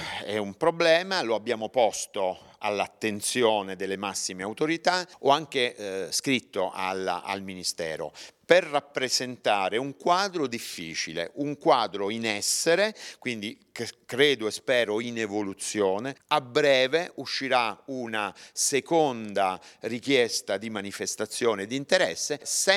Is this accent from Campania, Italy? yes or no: yes; Naples, Campania, Italy; now in Novara, Italy; Io sono un napoletano adottato dal Piemonte, vivo a Novara, ho lavorato per tanti anni a Novara e a Vercelli, ora ci ritorno a Cuneo.